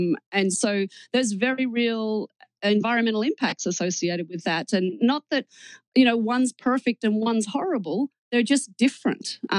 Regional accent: Australia; I was raised in Australia, and so I only ever knew that cows ate grass.

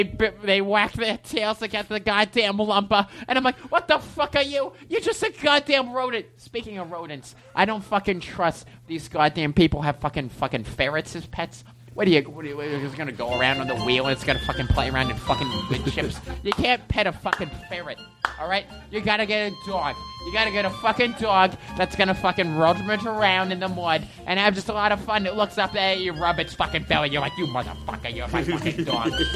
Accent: Boston, Massachusetts, United States; Knew him growing up in Boston.

